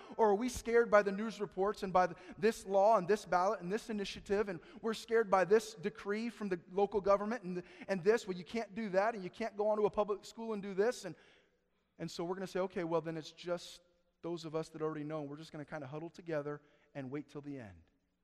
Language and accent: English; United States; born there; I don't deserve to go to heaven any more than they do, just because I was born in America or I was born in the family that I was.